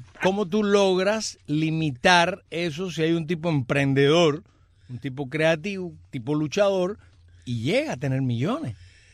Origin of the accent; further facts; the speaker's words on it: Havana, Cuba; born there; now in Las Villas, Cuba; Lo siento, soy de Las Villas ahora, pero prefiero La Habana. Ahí nací.